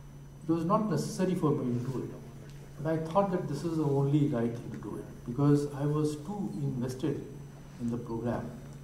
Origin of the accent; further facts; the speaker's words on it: Lucknow, Uttar Pradesh, India; we had a very big flat in Lucknow. My father, we stayed in Lucknow. I was born and raised in Lucknow.